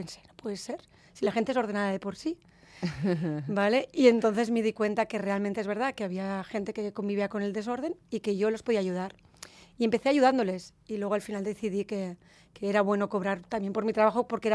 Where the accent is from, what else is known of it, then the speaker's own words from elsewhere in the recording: Catalonia, Spain; soy catalana, pero no me salió esa vena catalana en ese momento. Debe ser que mi madre es maña y me salió por ahí la vena maña.